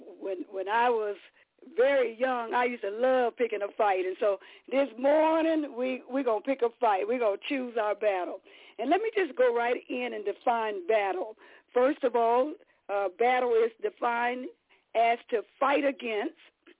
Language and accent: English; Hartford, Wisconsin, United States; I'm from Hartford, Wisconsin, not